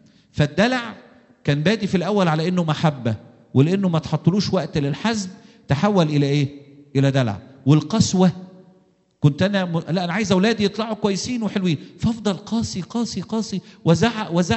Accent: Egypt; ونبعتها لدكاترة مشهورة زوجية عندنا في مصر

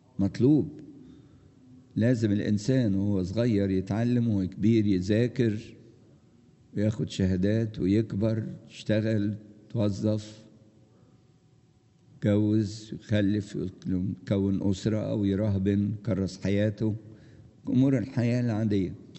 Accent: Egypt; وطبعا احنا في مصر بنعاني منها أكتر من أي بلد أخرى

